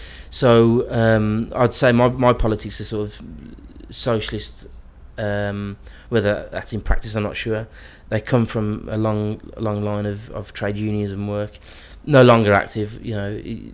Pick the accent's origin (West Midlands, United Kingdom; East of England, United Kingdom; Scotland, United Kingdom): West Midlands, United Kingdom; Birmingham; born there; we're a big Irish family. I mean, I was born in Birmingham, but my mum comes from a big Irish family